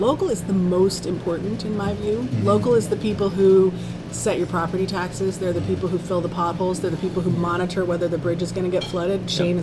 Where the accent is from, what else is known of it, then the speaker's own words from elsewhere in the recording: Colorado, United States; I grew up in Colorado, and my folks were involved in local politics when I was a kid